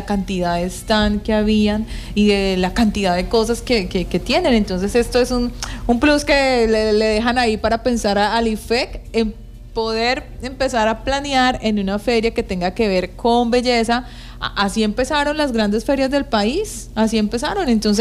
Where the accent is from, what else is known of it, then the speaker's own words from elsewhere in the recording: Amazonía, Colombia; aquí a los gobiernos debe quitársele ya la idea de que somos un departamento de la Orinoquía. No, nosotros somos amazónicos